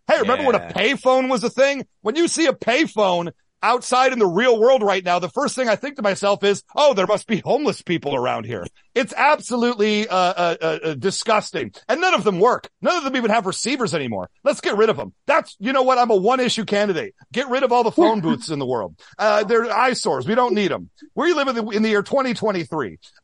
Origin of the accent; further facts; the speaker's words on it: Midwest, United States; roughly 50% of the people that I knew growing up in the Midwest got married